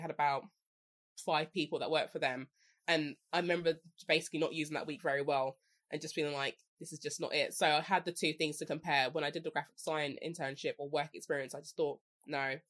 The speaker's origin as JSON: {"language": "English", "region": "London", "country": "United Kingdom", "said": "especially being a Londoner, like a proper Londoner, that's like, you know, you keep to yourself, don't talk to strangers."}